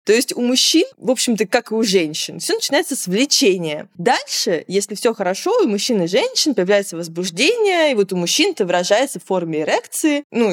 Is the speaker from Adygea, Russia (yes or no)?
yes; Adygea, Russia; Я из Адыгеи просто как бы.